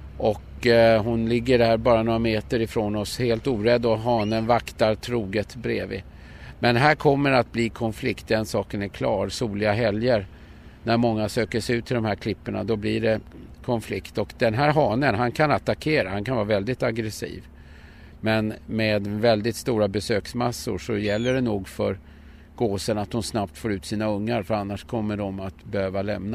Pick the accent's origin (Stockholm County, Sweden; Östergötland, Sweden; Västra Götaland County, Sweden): Stockholm County, Sweden; Stockholm; man ska vara väldigt nöjd som stockholmare och som Lidingöbo inte minst att ha den här fantastiska miljön på så nära håll.